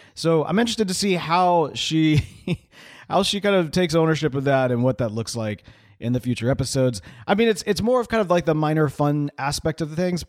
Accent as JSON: {"language": "English", "town": "Houston", "region": "Texas", "country": "United States", "said": "And I know I shouldn't say this because I'm like from Houston"}